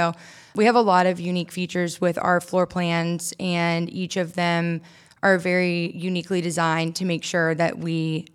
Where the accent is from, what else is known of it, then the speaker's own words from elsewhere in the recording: Columbia, United States; And, you know, I grew up in Columbia.